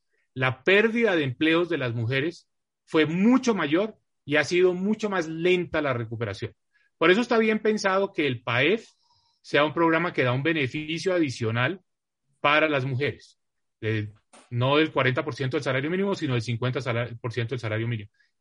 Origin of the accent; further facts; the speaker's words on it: Colombia; Algo que ninguno de nosotros como colombianos quiere ver.